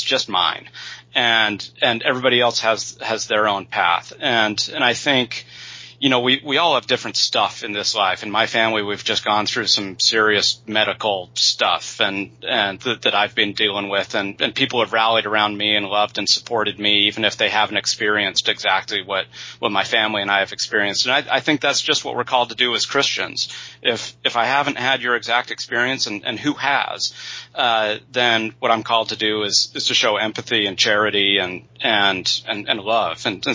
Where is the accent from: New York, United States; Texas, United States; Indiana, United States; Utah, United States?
Utah, United States; Born and raised in Utah, I went to BYU for my undergraduate degree, went to the University of Notre Dame for my graduate degrees in history and peace studies.